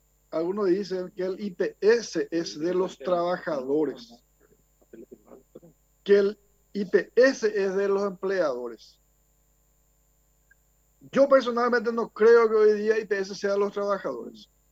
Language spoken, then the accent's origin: Spanish; Paraguay; muchas consultas que queremos hacerlo como ciudadanos paraguayos